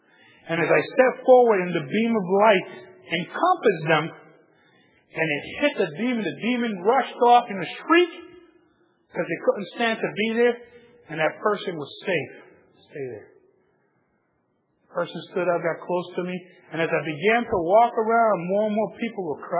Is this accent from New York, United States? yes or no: yes; New York City, New York, United States; growing up in New York City, that's why I think these visions come so close.